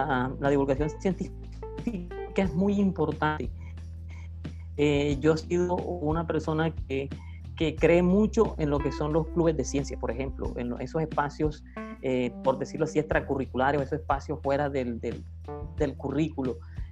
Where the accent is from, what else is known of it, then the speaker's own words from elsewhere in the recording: El Carmen de Bolívar, Bolívar, Colombia; sobre todo en la región donde yo me crié. Yo soy del Carmen de Bolívar.